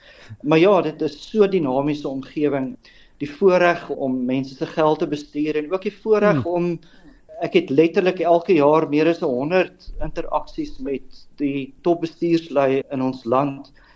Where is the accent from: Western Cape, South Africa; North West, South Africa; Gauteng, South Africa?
North West, South Africa; Potchefstroom; born or raised there